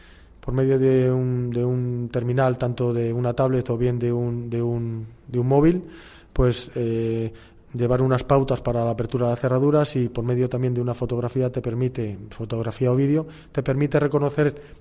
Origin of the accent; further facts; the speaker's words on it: Ávila, Castile and León, Spain; pues sobre todo la temperatura, que somos de Ávila